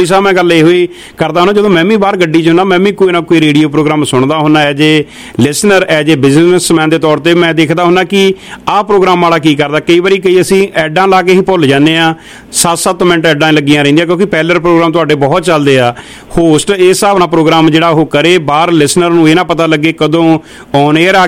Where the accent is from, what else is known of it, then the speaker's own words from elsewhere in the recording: Jalandhar, Punjab, India; ਸਰੋਤੋ, ਅਸੀਂ ਜਲੰਧਰ ਤੋਂ